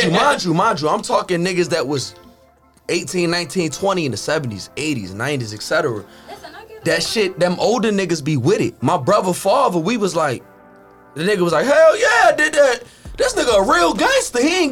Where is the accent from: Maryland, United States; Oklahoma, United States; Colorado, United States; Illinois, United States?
Maryland, United States; Baltimore; Like I'm from Rice Town, the 2900 block, Park Heights, down bottom.